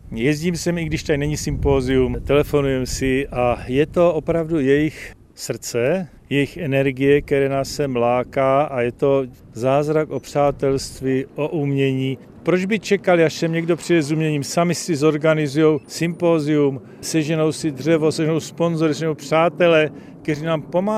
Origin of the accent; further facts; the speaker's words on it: Zlín, Zlín Region, Czechia; Já jsem ze Zlína, já jsem zlínský patriot.